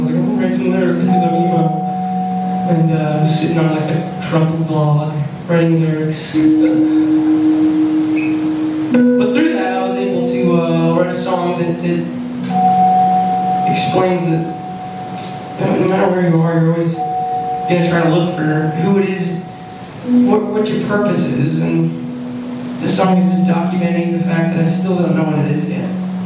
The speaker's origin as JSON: {"language": "English", "town": "Columbus", "country": "United States", "said": "We're from Columbus."}